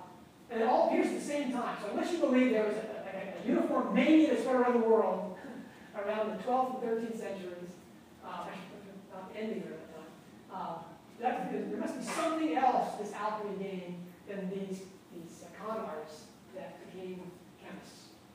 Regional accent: United States; I was in Pennsylvania, New Jersey. I grew up in Episcopal Church in the United States, from the Catholic community.

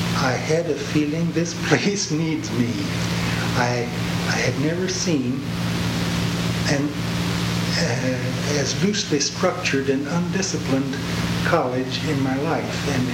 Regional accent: Mount Vernon, Ohio, United States; born there; I was born in Mount Vernon, Ohio, and I did my undergraduate college work at Oberlin College

